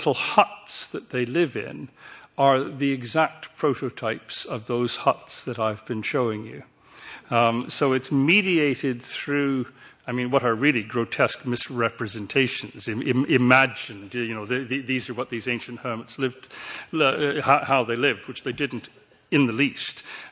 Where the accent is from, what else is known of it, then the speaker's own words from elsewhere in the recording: England, United Kingdom; you'll know from … that although I'm English, I have Scottish roots.